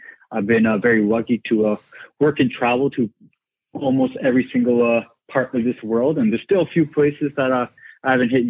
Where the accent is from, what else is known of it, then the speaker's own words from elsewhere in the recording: Canada; also born or lived in United Kingdom; my Portuguese roots, the British upbringing, and then me growing up in Canada